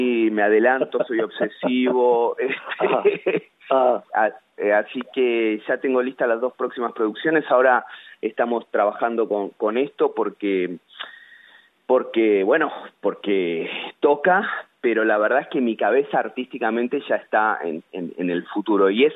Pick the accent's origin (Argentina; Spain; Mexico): Argentina; Buenos Aires; Yo soy un orgulloso hombre proveniente de San Telmo, la República de San Telmo, en Buenos Aires, y recontra porteño. Tengo adoquín, que son las piedras de las calles, y casas viejas en las venas.